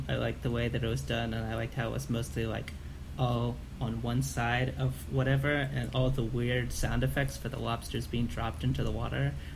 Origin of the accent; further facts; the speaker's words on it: United States; Because I'm American.